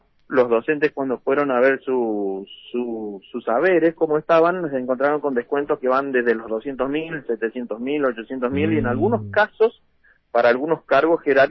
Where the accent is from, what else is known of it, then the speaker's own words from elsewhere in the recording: Río Gallegos, Santa Cruz, Argentina; porque soy de acá de Río Gallegos